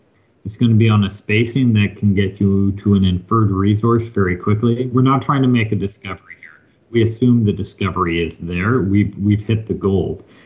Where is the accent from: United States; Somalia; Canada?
Canada; saying it as a Canadian